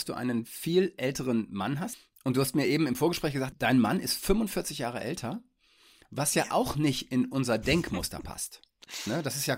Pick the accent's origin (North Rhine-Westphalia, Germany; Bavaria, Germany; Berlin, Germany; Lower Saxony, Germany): North Rhine-Westphalia, Germany; Detmold; Ich hätte niemals, als ich jünger war, erwartet, ich komme aus Detmold